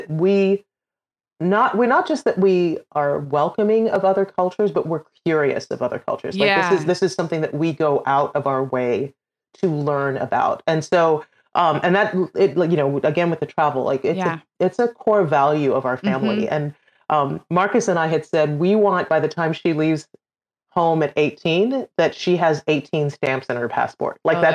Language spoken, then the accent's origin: English; Trinidad & Tobago; born there; and I was born in Trinidad, so I'm Trinidadian.